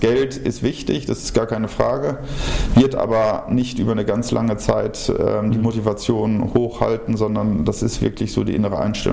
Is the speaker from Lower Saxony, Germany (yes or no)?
yes; Hanover, Lower Saxony, Germany; now in Rhineland, Germany; als ich aus Hannover, also aus Norddeutschland eher dann hier hingekommen bin. Hatte man so als Norddeutscher im Rheinland irgendwie immer so nur die Bilder von Karneval